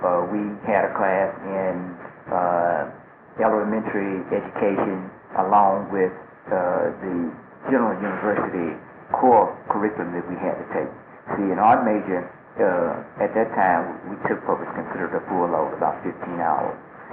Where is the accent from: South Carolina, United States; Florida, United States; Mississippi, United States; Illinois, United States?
Mississippi, United States; being a boy growing up in Mississippi, where my father, who was, I guess, an all-around kind of guy